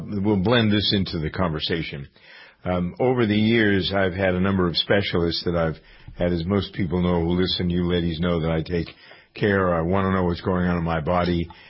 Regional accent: Framingham, Massachusetts, United States; because they're located here, as a matter of fact, in my hometown of Framingham.

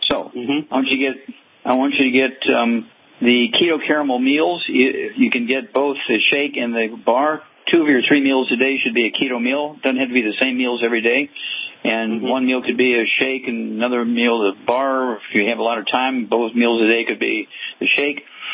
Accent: California, United States; I'm from California. I can, I can speak Espanol.

